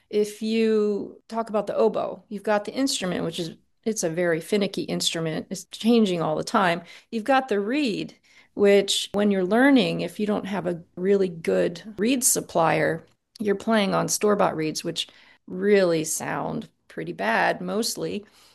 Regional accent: Mount Gretna, Pennsylvania, United States; there was a music festival in the little town where I grew up called Music at Gretna. I grew up in Mount Gretna, Pennsylvania.

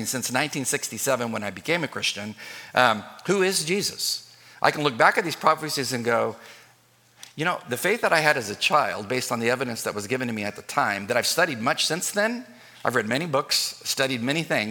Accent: California, United States; And since I'm from California, it kind of goes together.

